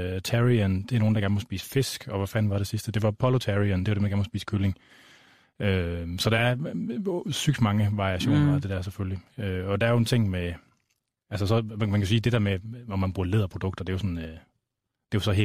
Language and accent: Danish; Bølling, Central Denmark Region, Denmark; Ja, jeg er vokset op på landet i Bølling, uden for Bølling, som ligger uden for Skjern, som ligger over ved Ringkøbing Fjord. Og min far, han var landmand